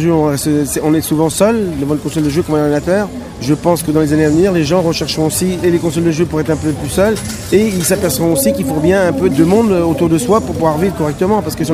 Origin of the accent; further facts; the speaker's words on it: La Rochelle, Nouvelle-Aquitaine, France; moi, je suis pas du tout de la région de Limoges, je suis de La Rochelle, moi, c'est pas très loin